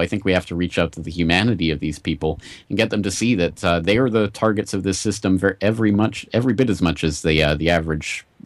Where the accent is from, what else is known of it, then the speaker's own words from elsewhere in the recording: Canada; now in Japan; I'm not American in the first place. I'm Canadian. And secondly, here I am in Japan where I've been for the last 10 years.